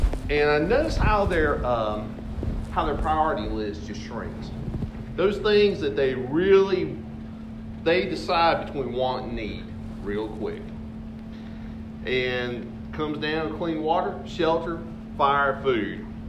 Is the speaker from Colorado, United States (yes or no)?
no; Ware Shoals, South Carolina, United States; When we were growing up, I grew up on the Mill Hill in Wareshoals, on Lee Street, and we didn't have air conditioning.